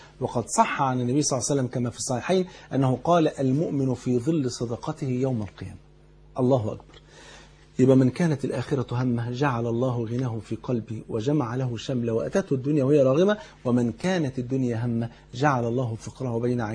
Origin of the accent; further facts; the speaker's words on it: Egypt; وانت عارف يعني الفول عندنا في مصر كان فرض عين يعني